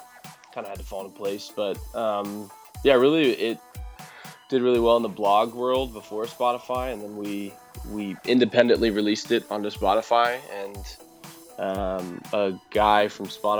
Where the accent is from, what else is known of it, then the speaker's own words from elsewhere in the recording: Colorado, United States; now in Los Angeles, United States; So we are LA based. I'm from Colorado originally, Brett's from Washington State, but been out here for a while.